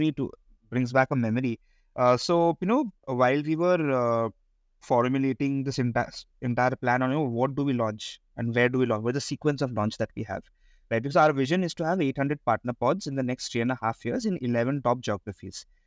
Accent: Kolkata, West Bengal, India; I'm from Kolkata, and when KFC first came into Kolkata and I was a child, I was blown, okay?

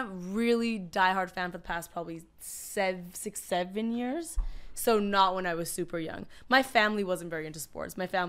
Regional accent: Toronto, Ontario, Canada; moved away as an adult; now in Los Angeles, United States; I was born in Toronto, Canada.

